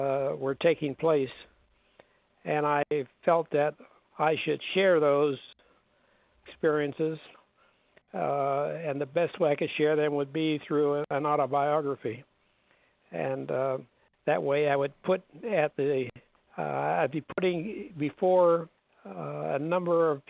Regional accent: Youngstown, Ohio, United States; So I grew up in Youngstown, and that's where I went to school and went to, after returning from the service in World War II, I enrolled at the college there, which is now a state university.

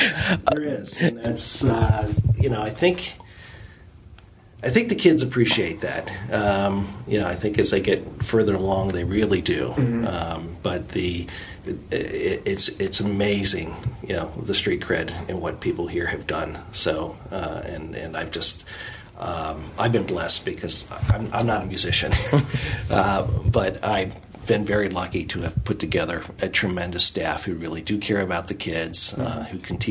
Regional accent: Cincinnati, Ohio, United States; you know, while I was from Cincinnati, I hadn't lived here for probably 25 years.

